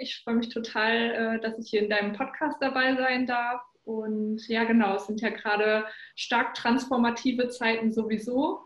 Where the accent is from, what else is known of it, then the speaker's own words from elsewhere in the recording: Essen, North Rhine-Westphalia, Germany; ich komme aus Essen, ich wohne hier mit meinem Freund und meiner kleinen Tochter